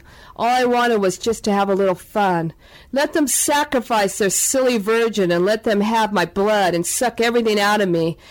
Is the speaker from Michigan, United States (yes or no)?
no; Sacramento, California, United States; born there; And I was born … in Sacramento on March 8th, 1954.